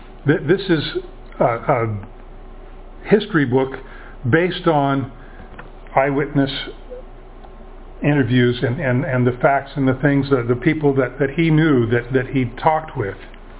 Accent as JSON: {"language": "English", "town": "Ruston", "region": "Washington", "country": "United States", "tie": "born or raised there", "also_born_or_lived": "Tacoma", "said": "I was born in Tacoma, but raised in Ruston, and Ruston is my home."}